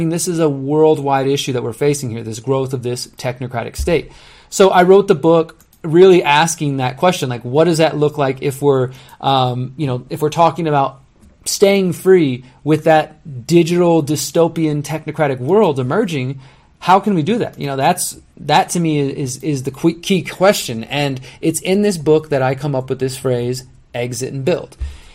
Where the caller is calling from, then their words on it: Mexico; I'm speaking from Mexico, but this applies in the United States